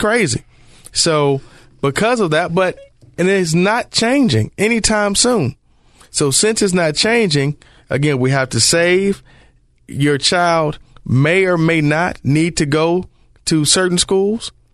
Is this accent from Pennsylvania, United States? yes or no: no; Detroit, Michigan, United States; I think about jobs growing up in Detroit. General Motors, Ford, Chrysler.